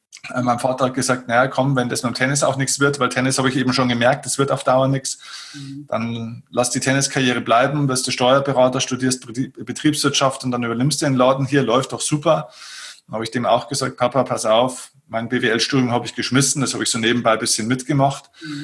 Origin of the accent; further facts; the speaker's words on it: Vilsbiburg, Bavaria, Germany; Dann habe ich mal den Kinosaal meiner Heimatstadt Vilsbiburg gemietet, den größten.